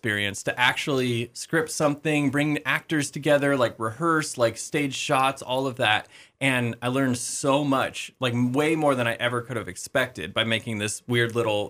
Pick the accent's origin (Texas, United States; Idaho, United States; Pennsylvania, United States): Idaho, United States; Sandpoint; I learned that he was from Spokane, and I was like, wait, I'm from Sandpoint.